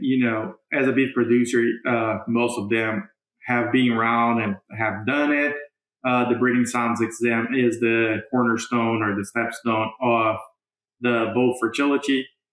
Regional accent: Brazil; So I'm originally from Brazil.

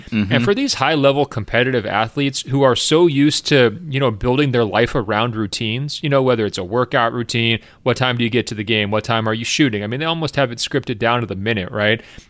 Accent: Oregon, United States; I'm just from Oregon over here on the West Coast.

